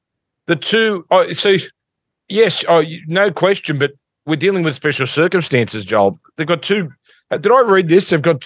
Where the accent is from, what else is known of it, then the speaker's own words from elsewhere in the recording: New South Wales, Australia; I say we. I'm from New South Wales.